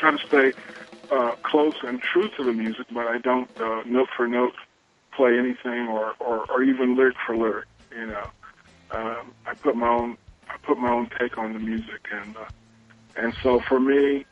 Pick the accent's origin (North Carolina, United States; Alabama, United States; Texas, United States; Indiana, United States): North Carolina, United States; I came from Eastern North Carolina, which is known for black gospel. It's actually ground zero, pretty much, for gospel.